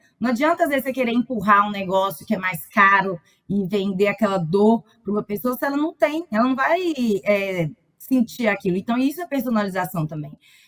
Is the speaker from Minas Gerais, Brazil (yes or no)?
yes; Minas Gerais, Brazil; eu sou de Minas Gerais.